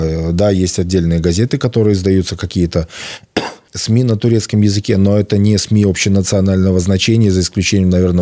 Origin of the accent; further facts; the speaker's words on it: Northern Bulgaria, Bulgaria; Russian is a second language; Это маленькое село на берегу Дуная в Северной Болгарии. У нас вот наше село 500 метров до Дуная и по ту сторону Румынии.